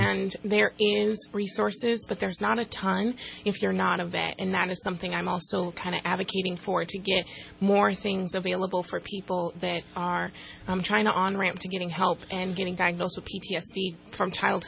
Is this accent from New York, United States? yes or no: no; Minnesota, United States; moved away; I'm from Minnesota, moved here in 2013